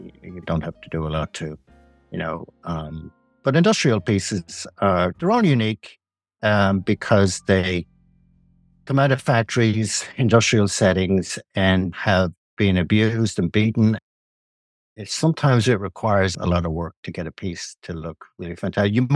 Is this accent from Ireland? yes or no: yes; Dublin, Leinster, Ireland; moved away as an adult; now in Oakville, United States; Here's my story. I'm Irish. I'm from Dublin and emigrated here in 1987.